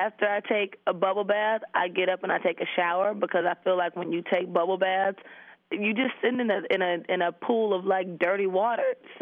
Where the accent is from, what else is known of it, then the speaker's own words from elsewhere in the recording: Florida, United States; Don't hate me. I'm from Florida.